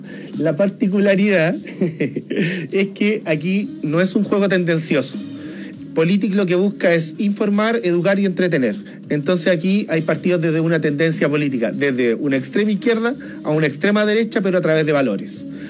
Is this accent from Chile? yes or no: yes; Curicó, Maule, Chile; allá en la zona del Maule, que somos nosotros de Curicó